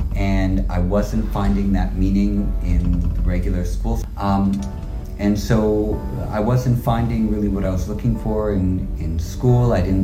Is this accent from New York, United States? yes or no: yes; New York City, New York, United States; Remember, I'm from New York City and I grew up in Greenwich Village, and New York is also pretty crowded and it's definitely chaotic.